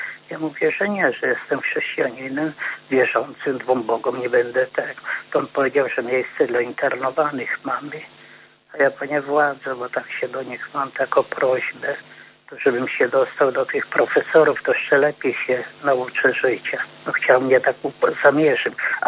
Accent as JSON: {"language": "Polish", "region": "Lublin Voivodeship", "country": "Poland", "moved": "yes", "lives_now": "Frombork, Poland", "said": "ja z Lubelskiego pochodzę, ale tuż mieszkam we Fromborku 46 lat"}